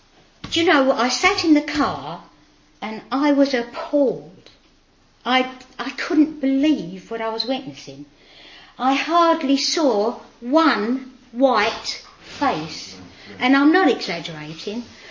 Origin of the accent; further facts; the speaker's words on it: Catford, London, United Kingdom; also born or lived in Deptford; I come from Catford, Lewisham, Blackheath, and the radical change there is beyond belief.